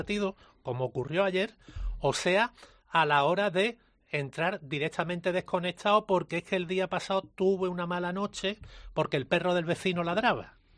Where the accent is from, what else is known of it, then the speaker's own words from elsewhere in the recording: Málaga, Andalusia, Spain; ya que somos malagueños